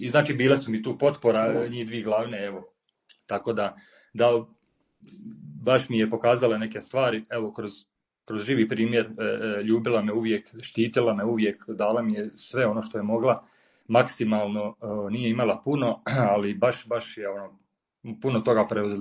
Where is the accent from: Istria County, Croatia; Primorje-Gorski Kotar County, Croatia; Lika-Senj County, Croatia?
Lika-Senj County, Croatia; Gospić; Pa evo, rođen sam u Gospiću, u Lici, evo ovim putem pozdravljam moje Ličane ako neko sluša. Ponosni Ličani, ne li kako se kaže, i ovaj uvijek to volim istaknuti, volim svoju Liku i evo, nadam se uskoro se vratiti u nju. A evo, živio sam tamo, znači, do svoje 30. godine